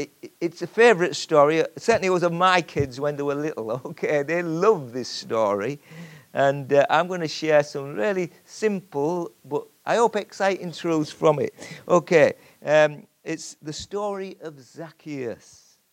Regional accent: Carnforth, North West England, United Kingdom; As said, I come from Carnforth.

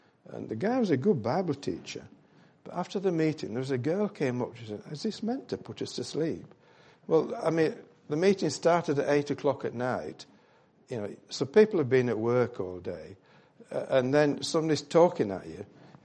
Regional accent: Yorkshire and the Humber, United Kingdom; I was brought up in West Yorkshire, as you know, in the Methodist Church.

